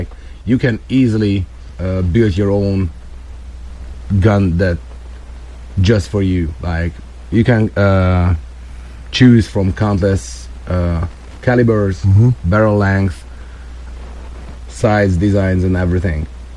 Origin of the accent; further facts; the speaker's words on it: Hungary; English is a second language; I was born and raised in Hungary. I served 13 years in the Hungarian Defense Forces